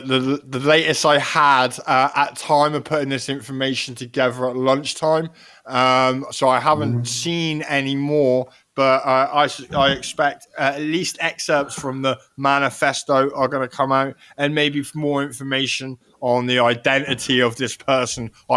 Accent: United Kingdom; I'm telling you that as a British man, you had all this taken.

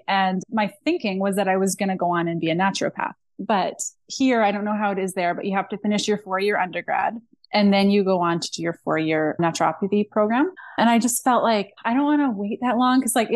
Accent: Saskatchewan, Canada; And so I'm from Saskatchewan. So I was living near Regina, Saskatchewan.

